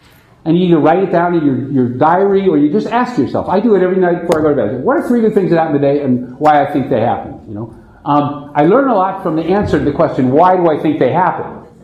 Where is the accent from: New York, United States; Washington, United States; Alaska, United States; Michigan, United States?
New York, United States; I'm from New York. You don't bullshit me.